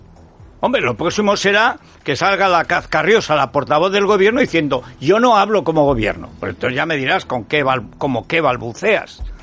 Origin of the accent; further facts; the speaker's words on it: Castilla-La Mancha, Spain; que en la parte del señorío de Molina que da mi pueblo, que hay muchísimas zonas con pueblos que tienen 4 habitantes, 20, 30, y además con kilómetros de por medio.